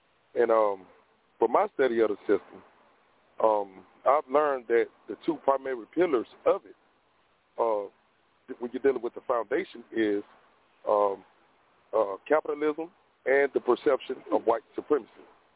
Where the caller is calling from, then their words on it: Alabama, United States; I'm calling from Alabama.